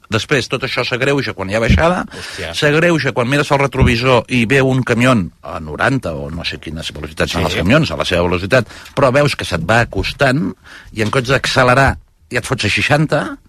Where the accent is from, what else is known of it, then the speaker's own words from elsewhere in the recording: Catalonia, Spain; Si sóc fatxa català.